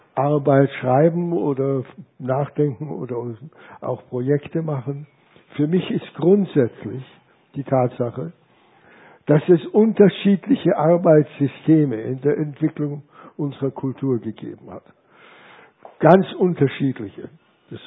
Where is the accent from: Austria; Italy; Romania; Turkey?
Austria; Hallstatt, Upper Austria; dass ich bin in Hallstatt aufgewachsen, nicht geboren